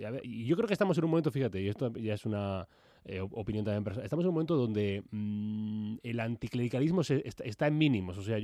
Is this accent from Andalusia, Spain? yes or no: yes; Granada, Andalusia, Spain; Yo soy de Granada.